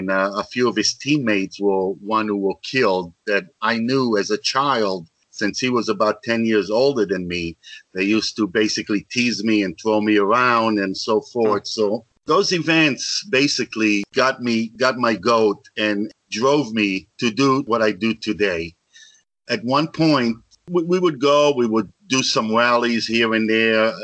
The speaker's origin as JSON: {"language": "English", "country": "Israel", "tie": "born or raised there", "said": "And then growing up in Israel, you know, with the conflict over there, I was 10 years old during the Six-Day War. And I remember clearly what it was like living in Israel at the time."}